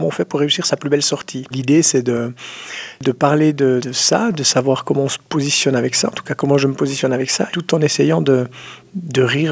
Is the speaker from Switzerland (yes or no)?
yes; Jura, Switzerland; eh bien moi, je viens des Franches-Montagnes.